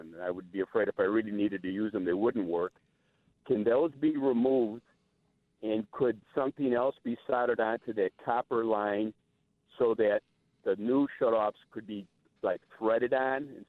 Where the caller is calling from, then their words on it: Green Valley, Arizona, United States; Yes, I'm calling in from Green Valley.